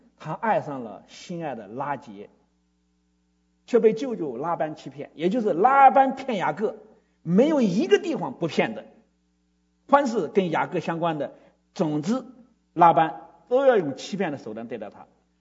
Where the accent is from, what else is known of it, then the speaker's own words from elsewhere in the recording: China; 我觉得这跟我们中国人倒有点像，真的是会算